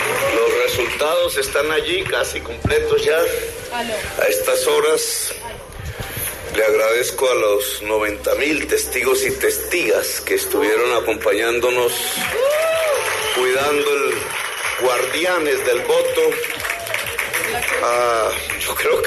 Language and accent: Spanish; Caribbean Region, Colombia; A mi pueblo del Caribe colombiano, esta vez nos ayudó firme, digno.